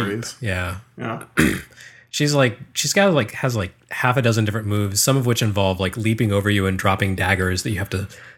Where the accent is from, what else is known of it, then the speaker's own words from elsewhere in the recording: Michigan, United States; I come from Michigan.